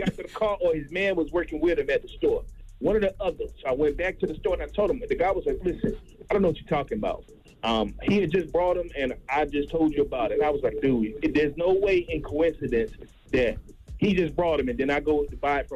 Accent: North Carolina, United States; I'm from North Carolina.

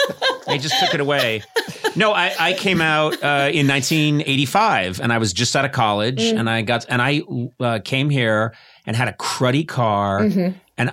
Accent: Cleveland Heights, Ohio, United States; I'm from Cleveland Heights, Ohio, and I'm here and I'm making one of these things.

